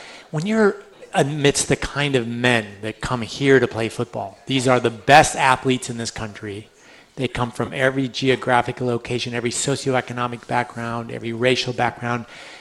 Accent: Indiana, United States; But nevertheless, I grew up in Indiana, and came here as a freshman walk-on

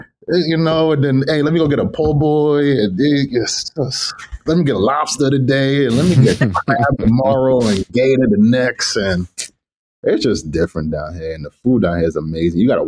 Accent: U.S. Virgin Islands; also born or lived in New York; So home originally, I was born in the Bronx, but my family is from the Virgin Islands. I was born maybe in New York for 5 years, and then we went to the Virgin Islands, and I went to school there for the next 7-8 years.

